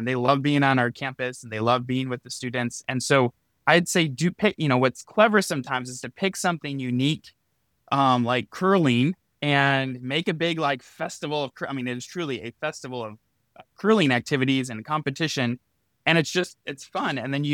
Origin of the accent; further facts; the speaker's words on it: Chicago, Illinois, United States; I grew up in Chicago, and he took the train from the suburbs of Chicago downtown.